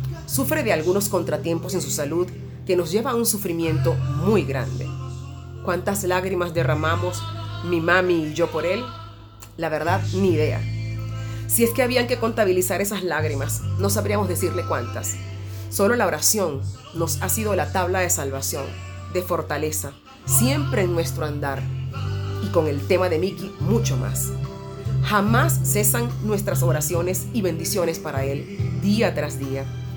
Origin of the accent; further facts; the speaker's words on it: Argentina; en mi querido país del mate, como llamo Argentina